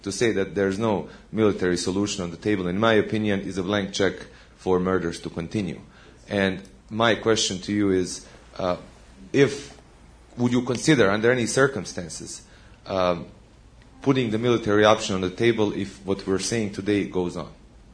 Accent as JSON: {"language": "English", "town": "Sarajevo", "region": "Federation of Bosnia and Herzegovina", "country": "Bosnia & Herzegovina", "also_born_or_lived": "Turkey", "second_language": "English", "moved": "yes", "said": "I'm originally from Sarajevo. Been in this country for quite some time, and actually I was a guest in Turkey for about 3 years, from 1992 to 1995, and I went to high school in Turkey"}